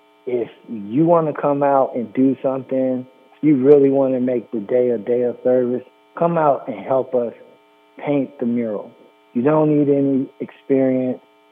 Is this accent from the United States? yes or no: yes; the South, United States; It's our Independence Day as Black people, and I'm from the South. We celebrated it when I was growing up as a child down there in the South.